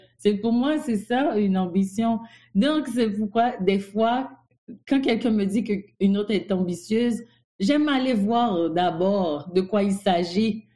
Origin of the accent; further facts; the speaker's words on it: Cap-Haïtien, Nord, Haiti; moi, je suis une haïtienne, donc je viens de la deuxième ville d'Haïti, le Cap-Haïtien.